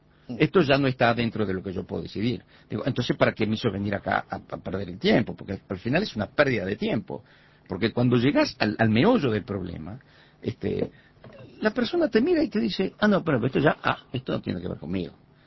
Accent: Uruguay; also born or lived in Italy / Chile / Peru; Y como buen ciudadano uruguayo, a las 48 horas lo llevé al consulado, lo inscribí, saqué mi pasaporte uruguayo con mucho orgullo. Cuando volví al Uruguay

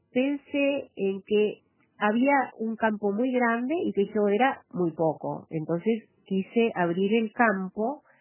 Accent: Uruguay; yo soy de una parte, de una región del mundo que ustedes no conocen

